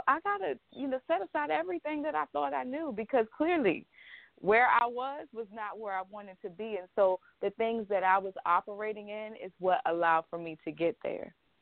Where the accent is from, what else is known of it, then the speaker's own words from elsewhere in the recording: Washington, District of Columbia, United States; I grew up in Washington, D.C. area, and I grew up in a household, as I shared earlier, with my grandparents.